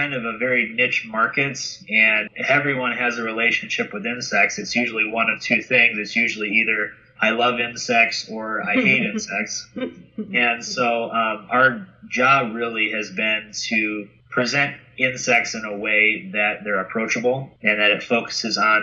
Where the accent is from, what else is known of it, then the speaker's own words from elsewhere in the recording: Indiana, United States; So in 2013, when I moved home from Indianapolis back to Northwest Indiana, is when I started it as a business.